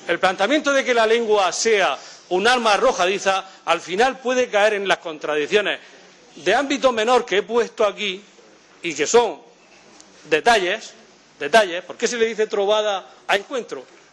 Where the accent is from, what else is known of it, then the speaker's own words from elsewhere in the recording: Castile, Spain; a mí me gusta hablar castellano, porque soy castellano y me gusta hablar mi lengua.